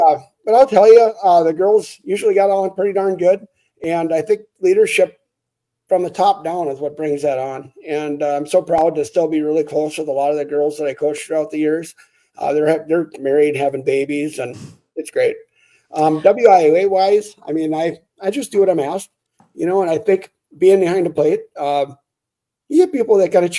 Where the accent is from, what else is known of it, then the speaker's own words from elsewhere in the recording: Grantsburg, Wisconsin, United States; I'm out and about in the community a lot, especially in my hometown of Grantsburg here.